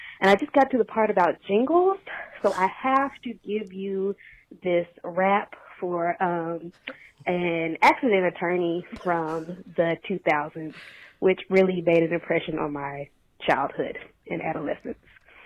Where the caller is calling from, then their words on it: Little Rock, Arkansas, United States; I'm from Little Rock, Arkansas.